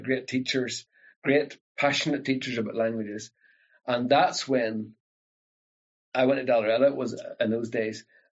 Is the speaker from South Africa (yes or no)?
no; Ballyoglach, Northern Ireland, United Kingdom; I was born and reared in Ballyoglach. My parents are from Derry